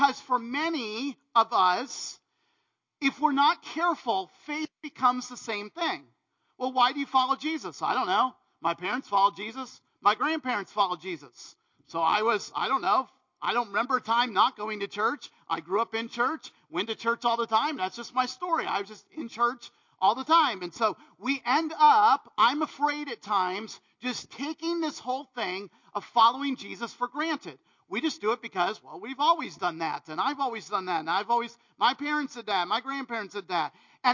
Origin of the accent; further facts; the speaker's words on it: East Coast, United States; So some of you may or may not know, I am from the East Coast, and so that's exactly my story.